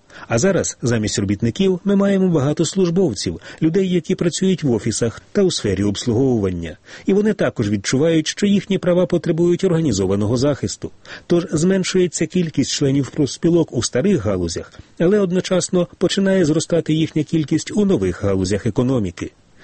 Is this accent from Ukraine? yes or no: no; United Kingdom; Ukrainian is a second language; зокрема в моїй рідній Британії